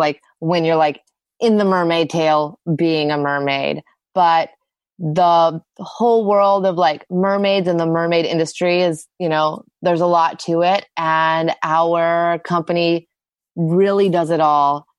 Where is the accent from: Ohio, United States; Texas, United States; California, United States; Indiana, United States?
Texas, United States; Austin; I grew up in Austin, you know, we're very close to Aquarena Springs.